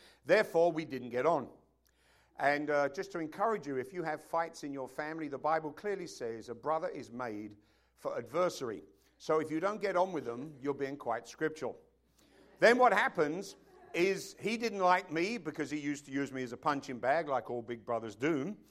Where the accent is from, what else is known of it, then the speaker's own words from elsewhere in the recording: London, United Kingdom; born there; I was born in London on July the 14th, 1949.